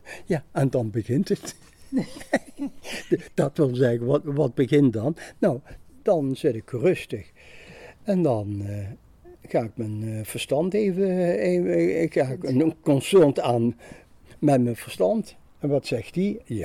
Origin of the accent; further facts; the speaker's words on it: Maastricht, Limburg, Netherlands; Ik kom uit Maastricht.